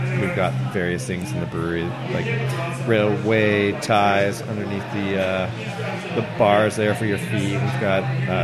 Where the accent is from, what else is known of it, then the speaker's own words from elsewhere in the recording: Edmonton, Alberta, Canada; born there; also born or lived in Manitoba / Nova Scotia / British Columbia; now in Vancouver, Canada; I was born in Edmonton, kind of lived all around Alberta and Manitoba, and lived a little bit in Nova Scotia and BC. Moved around a lot because my mom's a nomad, but landed in Vancouver to go to jazz school